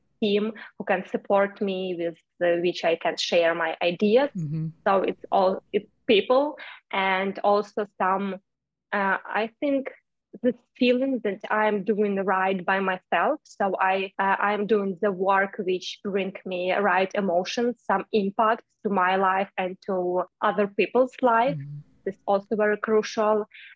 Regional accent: Ukraine; English is a second language; it will be impossible to build life in my home country in Ukraine, for me, for my family, for my colleagues, for my friends

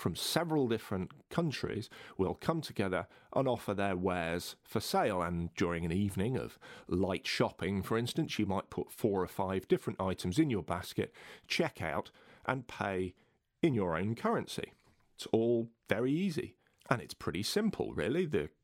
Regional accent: United Kingdom; as you guys will be able to tell by my dulcet tones, I'm European by birth. I guess I'm a Brit, but I'm certainly a European, I hasten to add.

